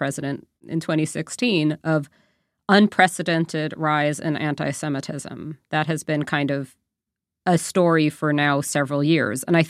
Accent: New York, United States; I'm from New York originally. I was back pretty recently, like I guess a couple months ago.

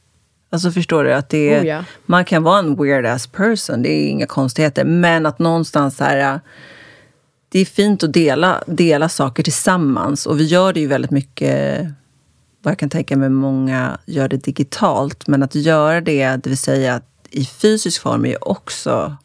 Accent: Södertälje, Stockholm County, Sweden; Jag är uppvuxen i Södertälje

